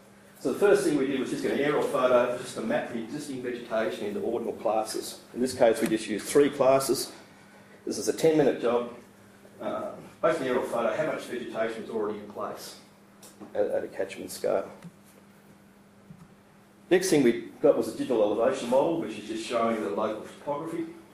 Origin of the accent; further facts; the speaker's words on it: Albany, Western Australia, Australia; down where I'm from Albany